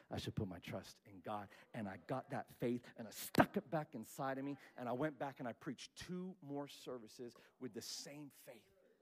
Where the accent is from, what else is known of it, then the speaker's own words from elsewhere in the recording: Philippines; She's like, and where are you from? I'm like, well, I'm from the Philippines.